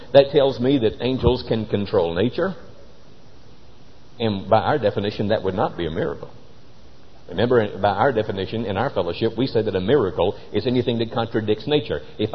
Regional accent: Rose Hill, Alabama, United States; I'm originally from Rose Hill, Alabama. Population in 1960 was 160.

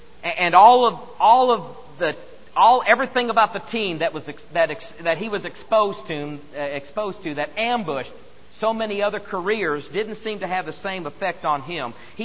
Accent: Oklahoma, United States; Now, you know that I grew up in Oklahoma, and so for many years I rooted for the Oklahoma Sooners

